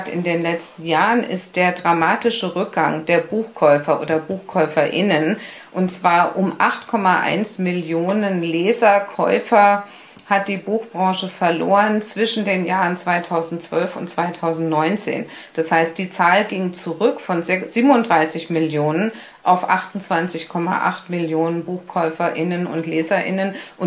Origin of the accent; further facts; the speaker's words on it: Berlin, Germany; Ich bin ja gebürtige Berlinerin und ich war damals in Berlin Krankengymnastin.